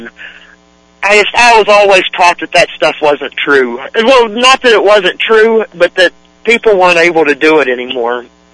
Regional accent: Beckley, West Virginia, United States; I'm 34 years old. I grew up in Beckley, West Virginia, and I was raised by my mom and my grandma.

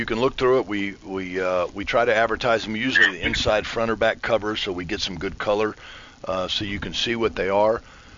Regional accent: Florida, United States; But I can remember growing up in Central Florida, and you know, if you had any land at all, you had a garden.

